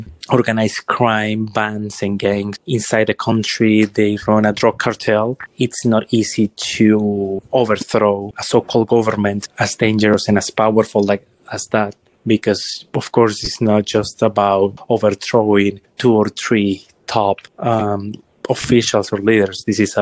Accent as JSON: {"language": "English", "country": "Venezuela", "tie": "born or raised there", "said": "They still live in my hometown, which is, what I told you, Western Venezuela. It's not close to Caracas."}